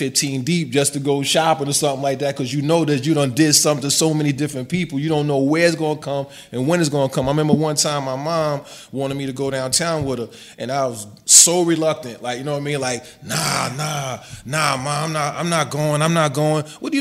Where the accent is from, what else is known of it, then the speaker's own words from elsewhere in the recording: United States; I'm American, though, but my family's, the descent goes all the way back from Africa to Haiti okay. to South Carolina.